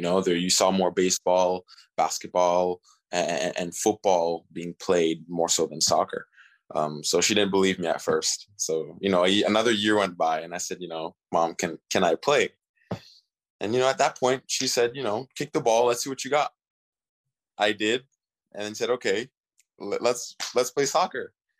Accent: Kansas City, Missouri, United States; born there; Well, yeah, I was born in Kansas City, Missouri, and I spent my first 8 years there of my life.

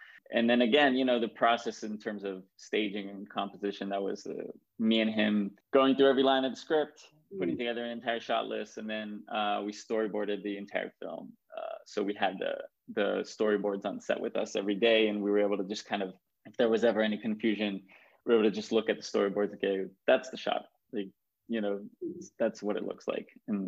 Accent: Israel; And I grew up in Israel and both, you know, exposed to American cinema and then also European cinema.

